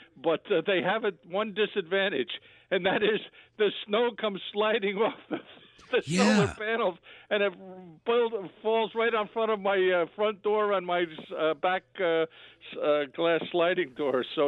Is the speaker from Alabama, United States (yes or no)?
no; Poughkeepsie, New York, United States; I grew up in Poughkeepsie, and it was the snow was pretty darn deep.